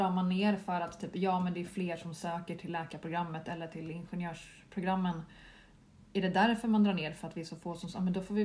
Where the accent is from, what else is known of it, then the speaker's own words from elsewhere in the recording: Vara, Västra Götaland County, Sweden; jag är från Vara i Västergötland.